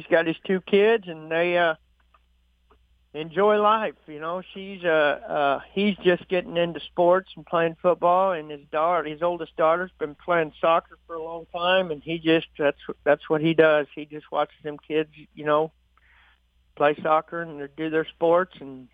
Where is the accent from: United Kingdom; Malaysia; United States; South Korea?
United States; Kansas; moved away; Originally, we're from Kansas, and we got a lot of family in Kansas, so I wanted to come out this way and get closer to family.